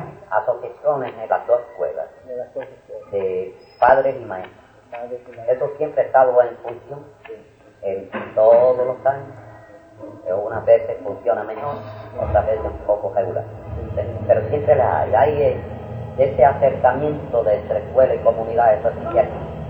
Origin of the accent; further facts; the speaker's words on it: Venezuela; born there; yo nací en Venezuela. A los 6 meses, mi papá se muda a Mirasol, cuando yo tengo 6 meses de edad. Entonces, vivo ahí 7 u 8 años.